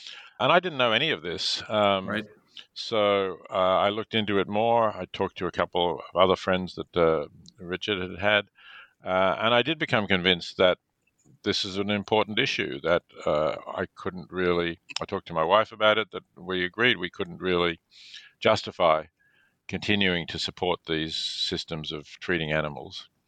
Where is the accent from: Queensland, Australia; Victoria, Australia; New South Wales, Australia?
Victoria, Australia; Melbourne; I was born in Melbourne, Australia. My parents had come to Melbourne in 1938 after living in Vienna, fleeing the Nazis because they were Jewish.